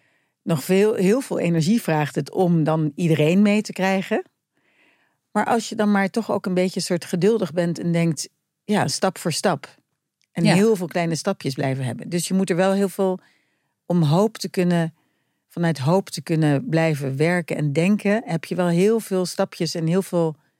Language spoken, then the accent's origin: Dutch; Netherlands; Want dat zit ook in onze aard als Nederlanders